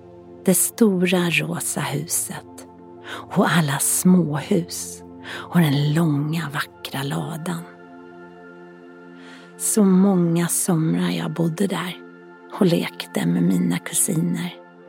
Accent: Gotland, Sweden; Jag är gotlänning. Min pappa föddes i Visby av gotländska föräldrar.

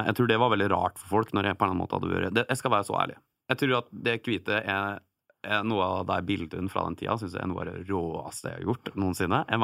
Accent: Geilo, Buskerud, Norway; jeg vil være en helt heime der jeg kommer fra, så nå gjør jeg bare litt reklame for reiselivet på Gjerlo.

